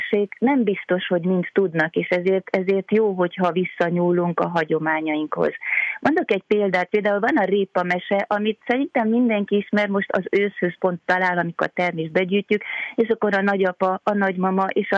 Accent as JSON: {"language": "Hungarian", "town": "Odorheiu Secuiesc", "region": "Harghita", "country": "Romania", "tie": "born or raised there", "said": "Én Székelyudvarhelyen születtem Erdélyben, hát és így ebben a hangulatban nőttem fel kertben, állatok között"}